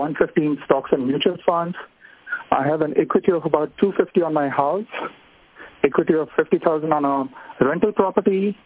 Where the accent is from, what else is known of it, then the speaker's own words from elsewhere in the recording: India; moved away; We grew up in India.